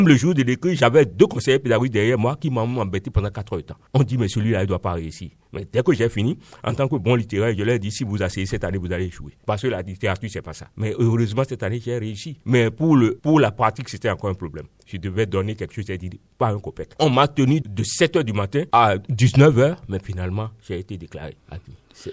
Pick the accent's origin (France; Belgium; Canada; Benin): Benin; Donc, on ne prend pas au sérieux chez nous, au Bénin.